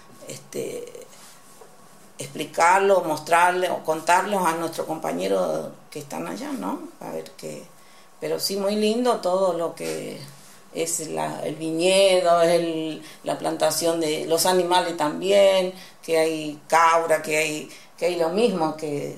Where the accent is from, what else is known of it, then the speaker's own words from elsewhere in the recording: Buenos Aires Province, Argentina; también traigo cosas para contarle de allá, de nuestra provincia, de Buenos Aires.